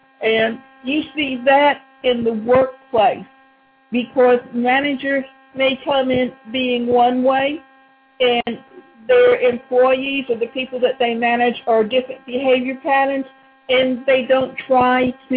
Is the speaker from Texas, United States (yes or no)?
no; Savannah, Georgia, United States; My mother comes from New York, and I grew up in Savannah.